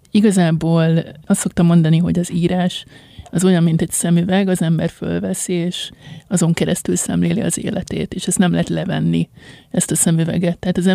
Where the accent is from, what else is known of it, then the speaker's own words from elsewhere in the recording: Budapest, Hungary; Ugye én 36 évig éltem egy 8. kerületi panellakásban. Ott nem azt mondom, hogy ott születtem, de hogy oda költöztünk csecsemőkoromban, és én nagyon sokáig abszolút egy ilyen pesti lánynak éreztem magam